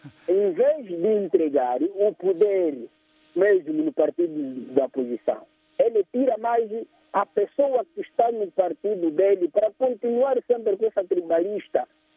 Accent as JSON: {"language": "Portuguese", "country": "Angola", "said": "nós só falamos só porque somos angolanos e gostamos de falar à toa."}